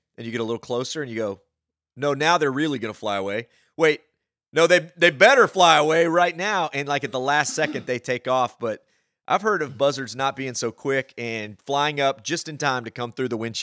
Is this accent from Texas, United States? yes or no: yes; Port Neches, Texas, United States; One of our good Corey Thibodeau from my hometown down there in Port Neches, Texas.